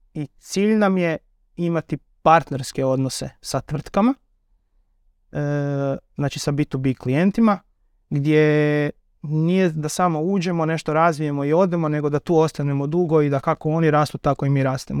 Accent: Bjelovar, Bjelovar-Bilogora County, Croatia; born there; also born or lived in Rijeka; now in Istria, Croatia; rođen sam u Bjelovaru, studirao u Rijeci i živim evo 10 godina u Istri

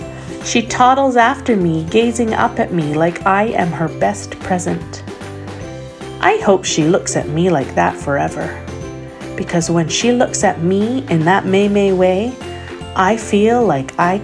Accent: Canada; And I am Canadian and European, Portuguese, Scottish, English, the mix.

